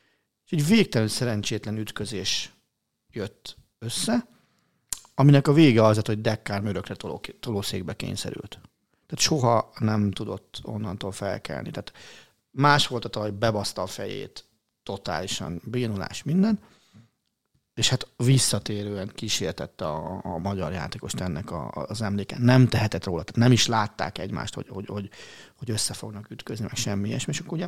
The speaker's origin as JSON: {"language": "Hungarian", "region": "Komárom-Esztergom", "country": "Hungary", "tie": "born or raised there", "said": "én ugye Komárom Esztergom megyében nőttem fel"}